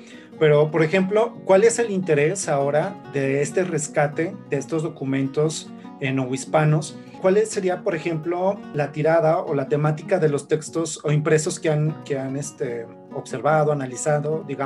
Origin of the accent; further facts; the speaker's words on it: Zacatecas, Mexico; soy historiador y soy zacatecano.